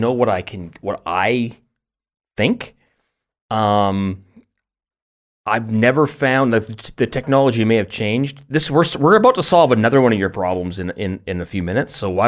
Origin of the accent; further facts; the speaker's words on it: Canada; being a Canadian